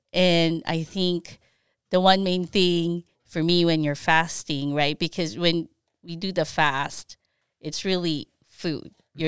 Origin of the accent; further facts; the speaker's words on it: Philippines; I grew up in the Philippines and I went to an all-girls Catholic school ran by nuns in the Philippines.